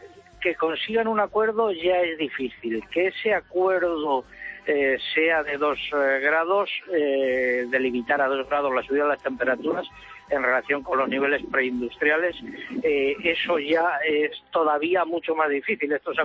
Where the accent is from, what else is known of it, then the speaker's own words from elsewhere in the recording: Ávila, Castile and León, Spain; Yo siempre he ido a decir a los mayores de mi tierra en Ávila, que tú conoces también, que nieva menos que nevaba con anterioridad.